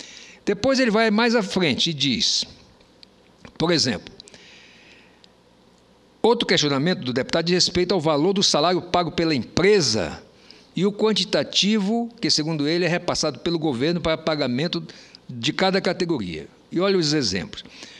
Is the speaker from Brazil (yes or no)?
yes; Roraima, Brazil; como roraimense, como um senador de Roraima e não um senador por Roraima apenas